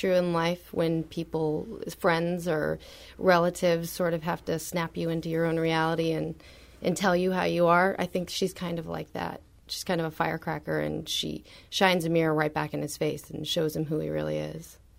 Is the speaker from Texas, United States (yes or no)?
yes; San Antonio, Texas, United States; So I'm from San Antonio